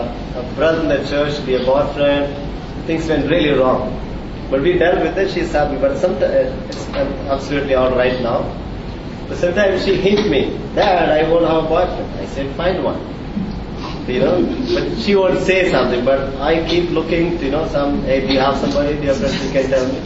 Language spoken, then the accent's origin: English; India; moved away; This is she has a friend who's we came from India.